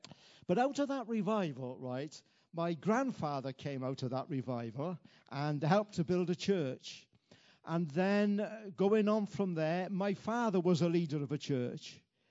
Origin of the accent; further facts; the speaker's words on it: Wales, United Kingdom; because I come from Wales, a wonderful country, by the way.